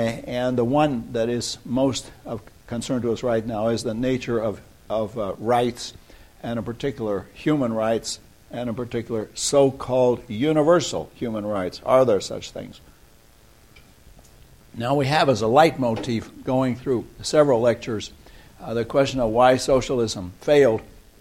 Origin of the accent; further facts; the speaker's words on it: United States; now in England; as an American in England